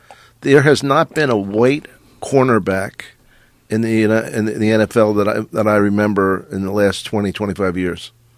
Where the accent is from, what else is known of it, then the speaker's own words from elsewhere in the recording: Philadelphia, Pennsylvania, United States; I'm from Philly and we always read about him.